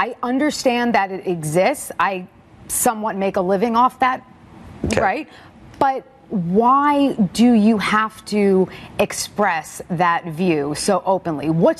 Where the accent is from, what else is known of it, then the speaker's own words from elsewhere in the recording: India; I'm Indian.